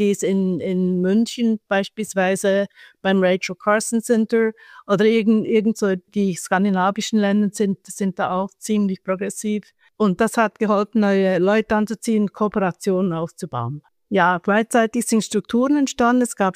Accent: Switzerland; also born or lived in United States; ich bin Schweizerin, aber dann in den USA studiert, war 15 Jahre weg. Und als ich zurückkam in den frühen 2000er Jahren

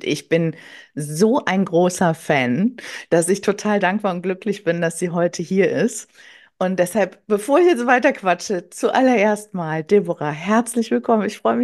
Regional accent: Wuppertal, North Rhine-Westphalia, Germany; born there; ich komme gebürtig aus Wuppertal, habe dann geschrieben, ach, viele Grüße in die alte Heimat.

